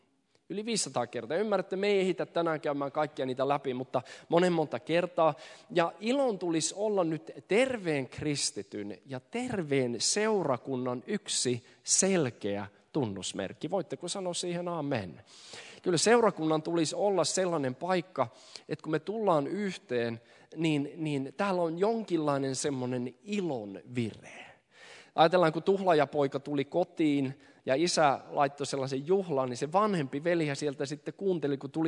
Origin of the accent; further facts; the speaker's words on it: Sweden; olen syntynyt täällä Ruotsissa ja kasvanut niin päin pois.